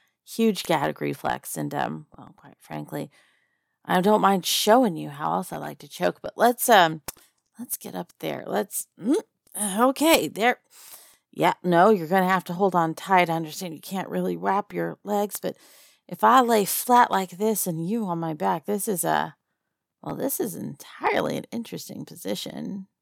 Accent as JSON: {"language": "English", "region": "Texas", "country": "United States", "said": "Texas. I'm from Texas."}